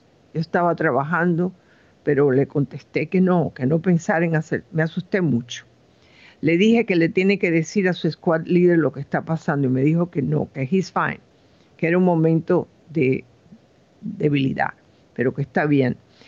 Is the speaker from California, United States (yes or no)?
yes; California, United States; Nosotros somos de California.